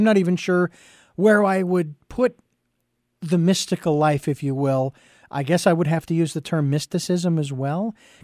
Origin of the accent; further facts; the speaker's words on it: Phoenix, Arizona, United States; After growing up in Phoenix, Arizona, I've had enough of the hot weather.